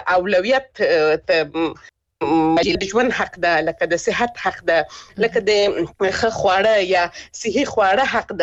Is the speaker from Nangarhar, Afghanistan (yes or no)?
no; Helmand, Afghanistan; زه خپل د هلمند ولایت څخه يم، هلمند ولایت کې د لری پرتو سیمو کې زه همیشه تاګ را تاګ کلیوالو سره لرم، دوستانو سره، ځکه چې خپل د کلی خلک یو.